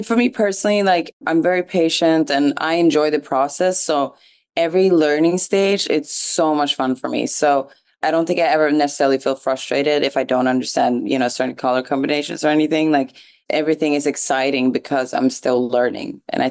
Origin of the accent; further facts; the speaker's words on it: Sweden; I grew up on Gambian, Senegalese music, and, you know, also growing up in Sweden at a very early age, they were playing Afrobeat already out there.